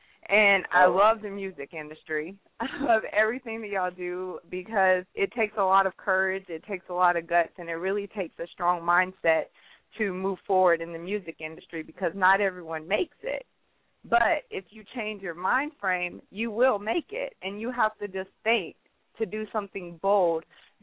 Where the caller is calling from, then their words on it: Atlanta, Georgia, United States; I'm calling from Atlanta, Georgia